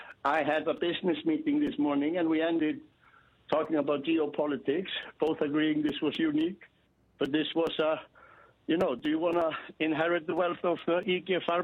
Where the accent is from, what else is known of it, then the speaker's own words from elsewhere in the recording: Iceland; English is a second language; because I come from Iceland, and that's not the answer